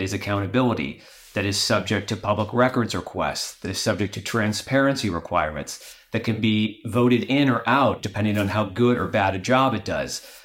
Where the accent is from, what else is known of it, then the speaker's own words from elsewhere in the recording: United States; I'm an American, and it's very easy to look at Washington